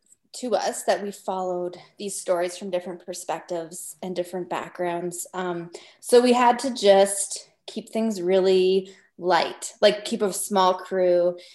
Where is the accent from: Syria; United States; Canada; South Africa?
Canada; I'm a filmmaker from Canada.